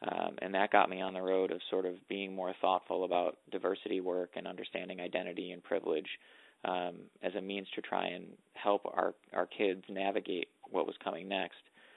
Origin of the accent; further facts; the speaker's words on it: New York, United States; I grew up in the University Heights neighborhood, went to St. Joe's University Heights School.